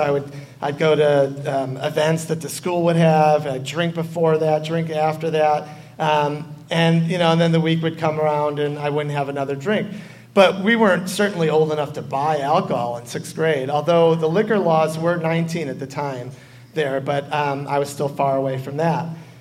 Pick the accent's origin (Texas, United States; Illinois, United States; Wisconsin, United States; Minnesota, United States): Illinois, United States; Chicago; now in California, United States; I have lived in California for longer than I did my home state of Illinois. I'm a Chicagoan.